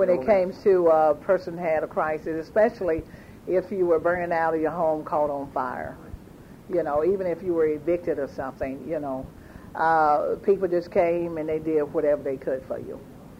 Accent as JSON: {"language": "English", "town": "Carver", "country": "United States", "tie": "born or raised there", "said": "I grew up in Carver, and I think I stayed until I was about probably 11 years old. And but there was no difference between Chapel Hill and Carver."}